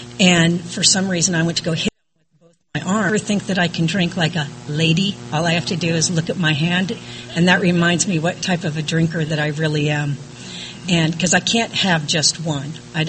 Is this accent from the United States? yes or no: yes; California, United States; also born or lived in Lake Tahoe; I was born up in Northern California, moved down to Southern California when I was about 11 years old.